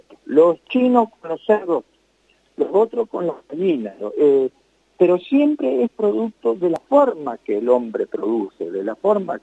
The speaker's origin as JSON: {"language": "Spanish", "region": "Mendoza", "country": "Argentina", "said": "somos mendocinos y sabemos muy bien lo que pasa aquí en Mendoza"}